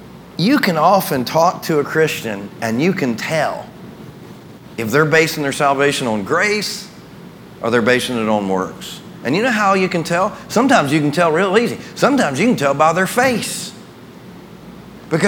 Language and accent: English; the South, United States; It's interesting, you know, born and raised in the South.